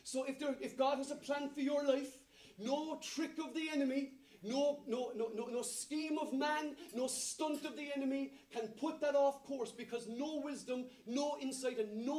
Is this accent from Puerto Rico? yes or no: no; Ireland; And I say that as an Irishman, and we love our mam, don't we, in Ireland?